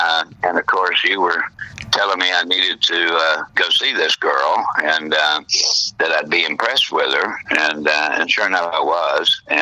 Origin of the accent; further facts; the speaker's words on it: Houston, Texas, United States; now in Dallas, United States; Well, actually, I grew up in Houston, Texas, and lived in that area till I moved to Dallas back in 73, I guess it was, and that's pretty much my background there is